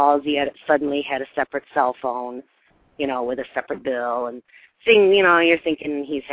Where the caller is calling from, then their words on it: Michigan, United States; I'm calling from Michigan.